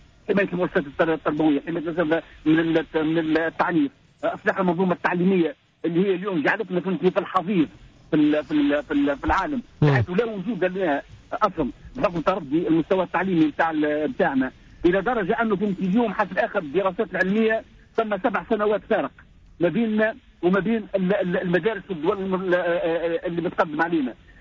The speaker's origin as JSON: {"language": "Arabic", "country": "Tunisia", "said": "انا كيف نقولوا كتونسي ما كانش في الحكومه"}